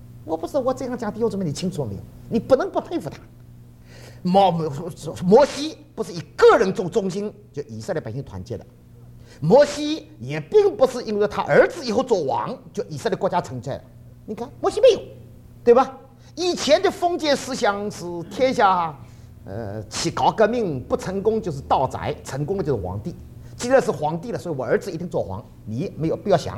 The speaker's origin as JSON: {"language": "Chinese", "country": "Taiwan", "said": "我们从台湾来的哈，对着"}